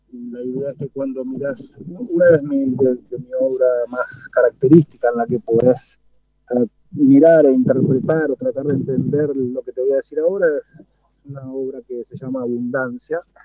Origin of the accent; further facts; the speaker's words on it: San José, Uruguay; moved away as an adult; also born or lived in Buenos Aires; now in United States; soy de San José, nacido en San José, nacido y criado en San José. Me formé en San José, estudié en Bellas Artes, en el Museo Departamental. Después viajé a Buenos Aires, he estado en el exterior, ahora en este momento vivo en Estados Unidos desde hace 13 años.